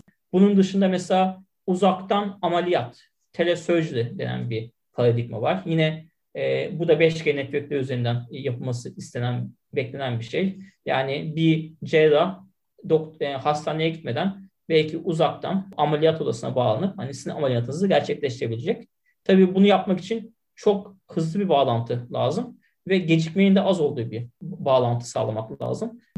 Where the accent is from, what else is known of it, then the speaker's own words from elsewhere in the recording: Istanbul, Turkey; moved away as an adult; also born or lived in United States; now in Australia; 3 seneden beri Avustralya'dayım. Hatta 4 sene oluyor. Ben doğma büyüme İstanbulluyum. Çocukluğum İstanbul'un Rami Gaziosmanpaşa taraflarında geçti.